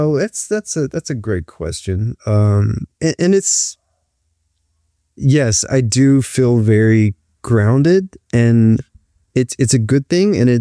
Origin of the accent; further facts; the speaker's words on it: Talladega, Alabama, United States; I'm from Talladega.